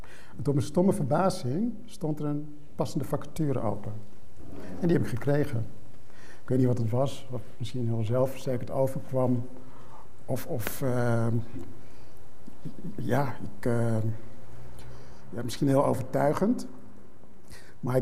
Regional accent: Naarden, North Holland, Netherlands; Oké, ik ben opgegroeid in Naarden, hoe we het weer het hebben. En ik was inderdaad een bijzonderheid. Maar toch, als ik in de spiegel keek, ik zag wel een andere kleur.

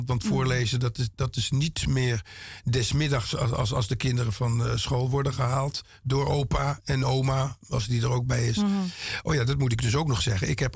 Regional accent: Amsterdam, North Holland, Netherlands; ondanks die Molukse naam, ben ik geboren en getogen Amsterdammer.

